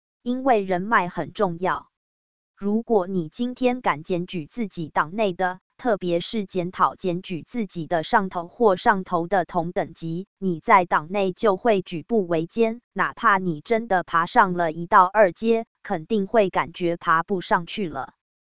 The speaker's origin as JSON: {"language": "Chinese", "country": "Taiwan", "said": "那么2023年的我会调侃我们台湾人"}